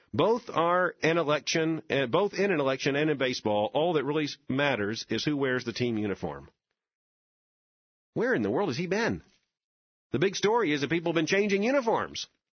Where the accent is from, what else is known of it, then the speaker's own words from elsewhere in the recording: Florida, United States; Now, I grew up in South Florida. We thought 54 was cold.